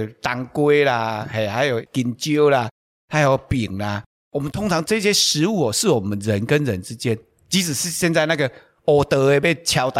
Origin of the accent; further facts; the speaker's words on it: Taiwan; 那这个就是我们台湾人很特别的表现。所以我们台湾人很喜欢办桌